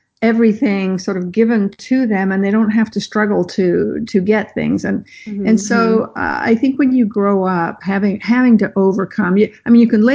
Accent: Toronto, Ontario, Canada; also born or lived in England; I was born in England, moved to Toronto to get away from him.

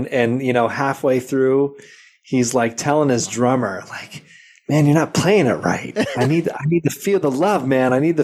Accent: Connecticut, United States; Well, you know, I grew up, so I grew up here in Connecticut

